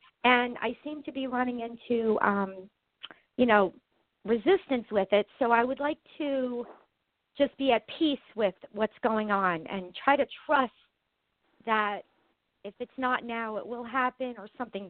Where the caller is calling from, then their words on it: Flemington, New Jersey, United States; My date of birth, I'm calling from Flemington, New Jersey